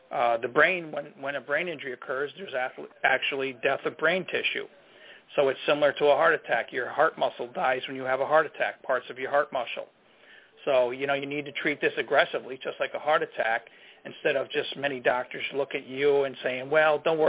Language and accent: English; New York, United States; I'm from New York State.